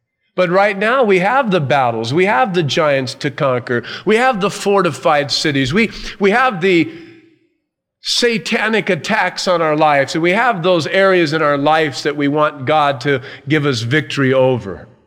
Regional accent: California, United States; I was raised in Southern California, raised right here next to the mountains.

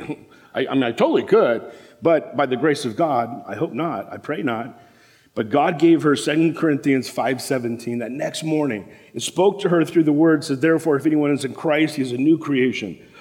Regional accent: Los Angeles, California, United States; I grew up in South LA all my life.

